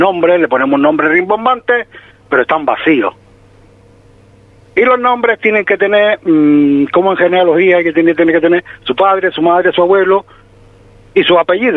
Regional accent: Salobreña, Andalusia, Spain; Salobreña ante todo, porque Salobreña, mi pueblo, me duele, me gusta, la amo.

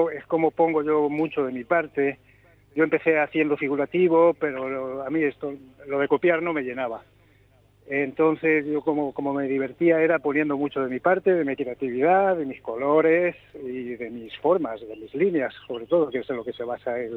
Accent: Toledo, Castilla-La Mancha, Spain; yo soy originario de La Mancha, de Toledo, y estuve exponiendo por allí, por toda la provincia. Luego estuve viviendo en Madrid

